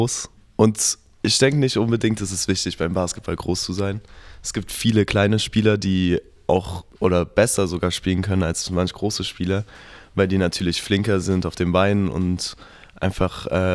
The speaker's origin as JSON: {"language": "German", "town": "Erfurt", "region": "Thuringia", "country": "Germany", "said": "Ja, ich bin ja aus Erfurt, ich kenne Erfurt schon gut."}